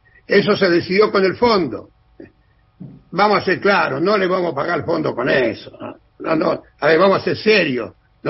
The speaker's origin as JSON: {"language": "Spanish", "town": "Cañada de Gómez", "region": "Santa Fe", "country": "Argentina", "said": "Yo soy de Cañada de Gómez."}